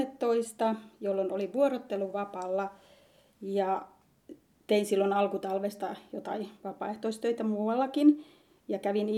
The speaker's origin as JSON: {"language": "Finnish", "town": "Pyhäntä", "region": "North Ostrobothnia", "country": "Finland", "lives_now": "Kerava, Finland", "said": "Pyhännältä Pohjois-Pohjanmaalta ja tällä hetkellä asun Keravalla, ainakin toistaiseksi."}